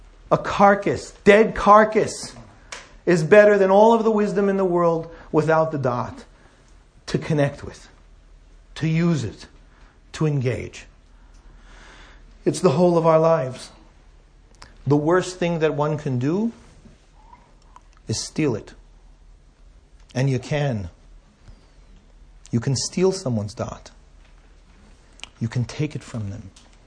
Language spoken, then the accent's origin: English; United States; As an American, I'm just saying.